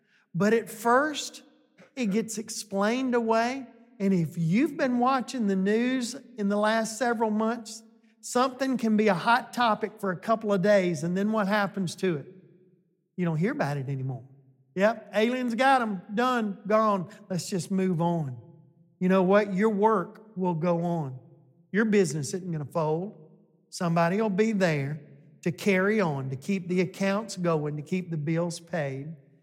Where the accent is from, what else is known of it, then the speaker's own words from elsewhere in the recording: Alabama, United States; Well, we're from Alabama. I can survive in the woods. I can hunt and fish.